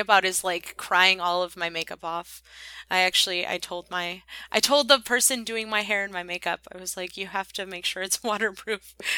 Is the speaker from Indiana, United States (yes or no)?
yes; Indiana, United States; That must mean I'm an honorary Hoosier because I'm from Indiana.